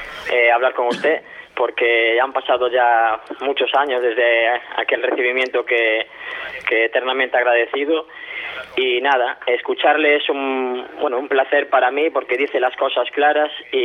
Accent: A Coruña, Galicia, Spain; siendo coruñés

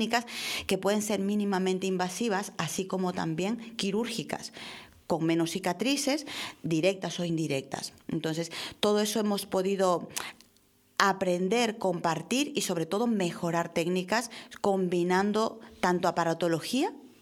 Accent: Ica, Peru; y en mi tierra, en Ica, que he estado y he disfrutado un montón

